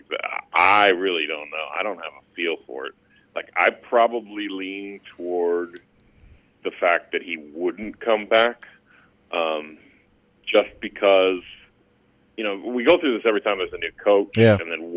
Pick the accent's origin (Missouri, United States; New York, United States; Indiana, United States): Missouri, United States; St. Louis; No, because growing up in the St. Louis area, I remember the LaPhonso Ellis recruitment when he went to Notre Dame.